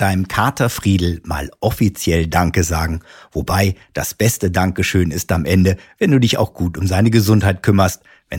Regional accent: Germany; Ich bin ja im Westen in der Nähe des Todesstreifens aufgewachsen

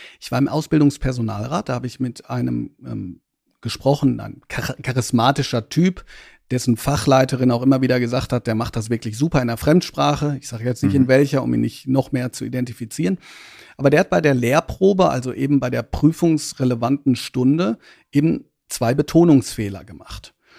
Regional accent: Hagen, North Rhine-Westphalia, Germany; Ich bin in Hagen zur Schule gegangen. Hagen kann man sich als eine Stadt aus dem Ruhrgebiet vorstellen, von der ich immer noch nicht verstehe, warum sie nicht in die Top 10 der hässlichsten deutschen Städte aufgenommen wurde.

